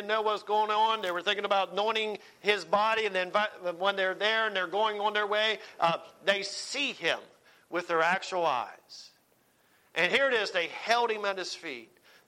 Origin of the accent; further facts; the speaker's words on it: United States; I am so glad that I am saved and I'm American. And Lord, I can't imagine living in another country other than this great country that you have blessed us with.